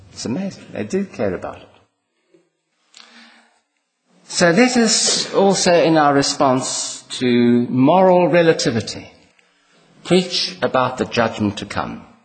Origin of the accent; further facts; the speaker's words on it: South Africa; born there; And as a South African born, I can't understand this fox thing either.